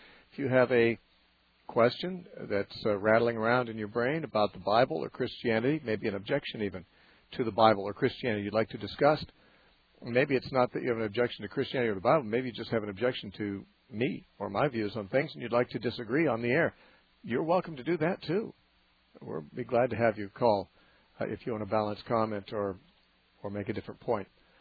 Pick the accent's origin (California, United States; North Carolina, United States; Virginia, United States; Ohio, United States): California, United States; Santa Cruz; Let's talk to Michael from Santa Cruz, California, my hometown.